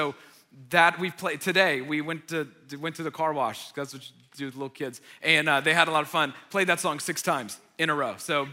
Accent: Marietta, Georgia, United States; I grew up in Marietta. Grew up going to the lights at Life University.

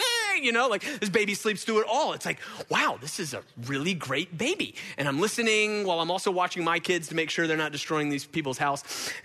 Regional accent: Georgia, United States; I grew up in Gwinnett. I screwed up in Gwinnett. I got saved in Gwinnett

